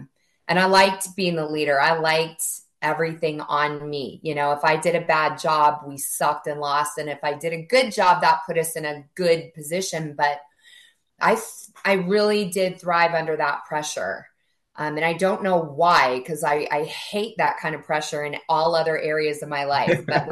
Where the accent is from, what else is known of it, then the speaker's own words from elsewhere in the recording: Arizona, United States; So the town I was in is super high elevation.